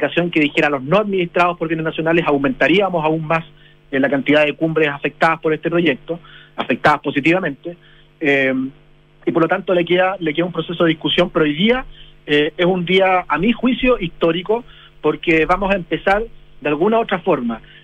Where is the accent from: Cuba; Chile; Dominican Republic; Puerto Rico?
Chile; es lo que me identifica como chileno